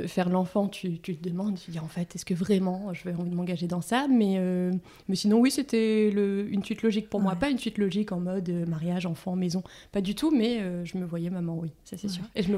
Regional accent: Lille, Hauts-de-France, France; j'ai 31 ans, je suis lilloise, je suis maman de Billy qui a 9 mois, qui est une fille. Et je suis de formation juriste, mais reconvertie, et je suis en train d'ouvrir mon coffee shop à Lille, dans le Vieux-Lille.

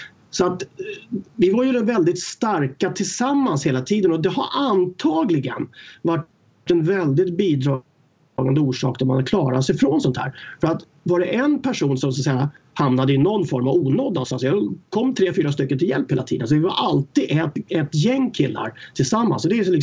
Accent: Stockholm, Stockholm County, Sweden; Alltså jag var uppväxt i Stockholm i förorterna där, åkte pendeltåget in till träningar och buss och allting.

